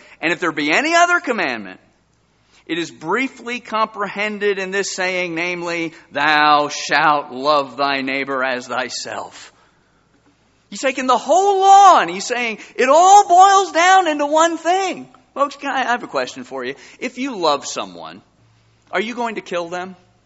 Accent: Edison, New Jersey, United States; Well, I'm from Edison, New Jersey. I am too!

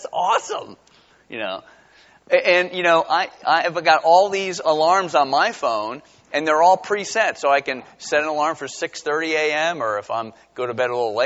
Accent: New Jersey, United States; When I grew up in New Jersey, on July 4th, we'd go to Milltown, New Jersey.

